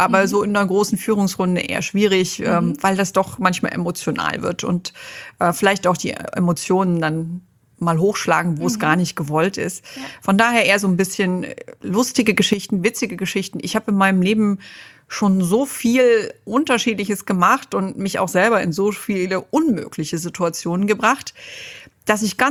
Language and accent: German; Germany; Und ich als Deutsche erwarte natürlich Winterreifen und gute Ausrüstung.